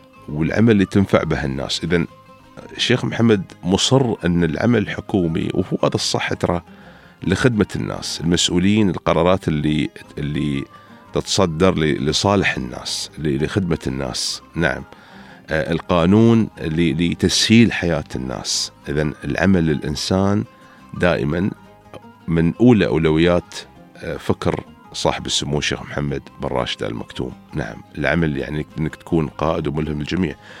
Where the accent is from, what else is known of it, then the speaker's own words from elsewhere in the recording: Dubai, United Arab Emirates; نحن من هنا، من دبي